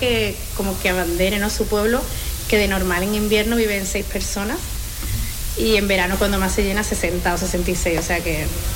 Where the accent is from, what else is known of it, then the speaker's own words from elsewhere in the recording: Seville, Andalusia, Spain; soy de Sevilla